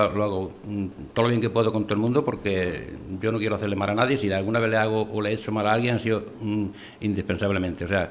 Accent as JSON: {"language": "Spanish", "town": "Castellar", "country": "Spain", "tie": "born or raised there", "said": "Yo nací en el Castellar, me crié en el Castellar y sigo en el Castellar."}